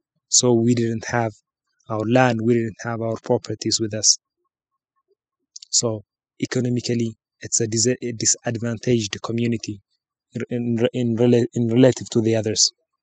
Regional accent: Addis Ababa, Ethiopia; English is a second language; I'm 23. I'm from the Ethiopian Jewish community in Addis Ababa.

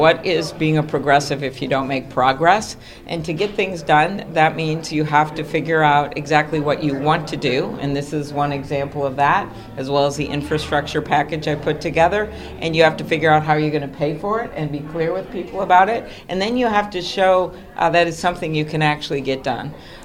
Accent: Minnesota, United States; And in both neighboring Massachusetts and in my home state of Minnesota

